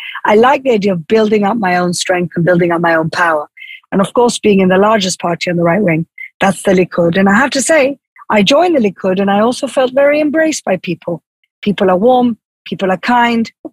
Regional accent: Gibraltar; now in Israel; I'm an immigrant from Gibraltar. Gibraltar is a little British protectorate in southern Spain. I come from a political background. My father was a politician in Gibraltar.

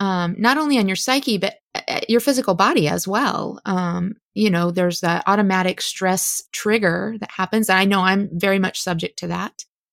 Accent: Midwest, United States; I grew up there, so not in Minnesota, but I grew up in the Midwest.

